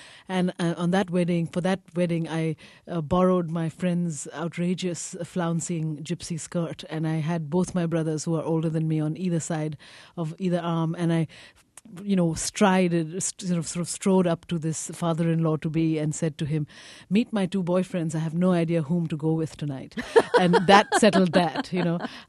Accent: India; Well, as an Indian student at Harvard, you know, in the late 70s, I was always interested in what I called the hierarchy of color, you know, of being brown in the middle of black and white.

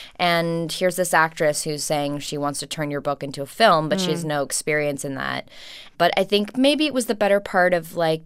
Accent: Los Angeles, California, United States; and I'm third generation, born and raised in Los Angeles.

